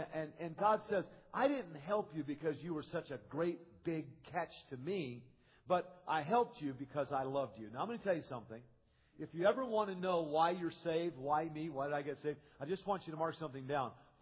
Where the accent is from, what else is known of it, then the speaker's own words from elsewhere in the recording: United States; I'm just so glad I grew up in America, grew up in a Baptist home, went to Christian schools.